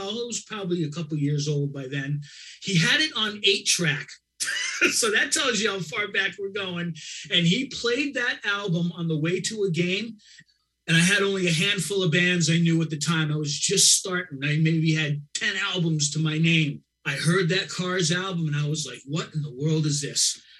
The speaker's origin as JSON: {"language": "English", "town": "Boston", "region": "Massachusetts", "country": "United States", "said": "I was a writer from Boston."}